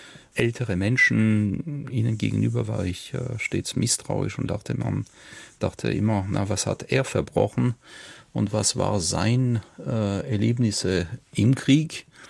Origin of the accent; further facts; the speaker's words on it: France; denn ich komme aus Frankreich